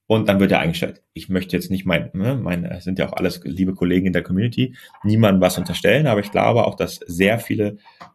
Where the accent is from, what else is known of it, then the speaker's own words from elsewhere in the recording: Germany; ich komme ja aus Deutschland